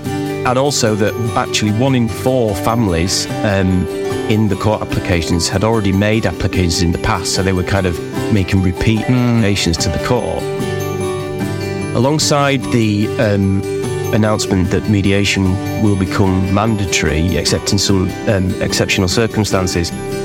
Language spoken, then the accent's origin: English; Scunthorpe, Yorkshire and the Humber, United Kingdom; I'm from Scunthorpe originally in Humberside, as it was.